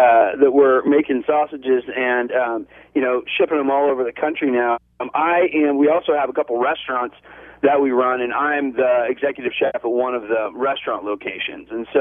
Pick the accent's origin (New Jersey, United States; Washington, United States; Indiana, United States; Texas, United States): Texas, United States; also born or lived in California; now in Oregon, United States; I grew up in South Texas, a part of the Texas Joppy offshoot, and have made my way through California over the years up to Oregon here.